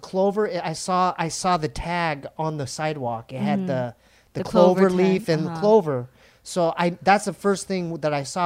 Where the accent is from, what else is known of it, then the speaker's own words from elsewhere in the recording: Poway, California, United States; But, I mean, it reminds me of Poway. Yeah. I'm from Poway.